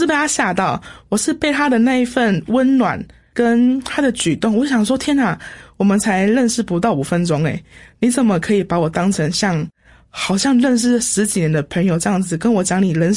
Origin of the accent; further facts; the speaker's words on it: Tainan, Taiwan; 毕竟我是在台南南部长大的